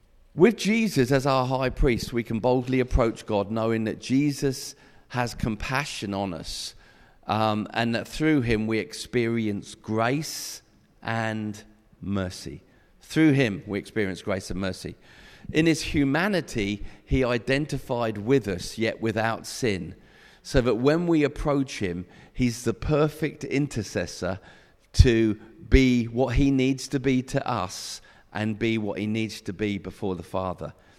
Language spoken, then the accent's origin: English; England, United Kingdom; Now, being British and English, whatever you want to call me, it's amazing.